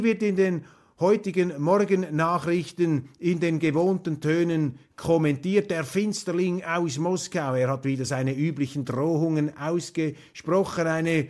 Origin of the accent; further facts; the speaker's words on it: Switzerland; Aber für mich als Schweizer trotzdem sehr beunruhigend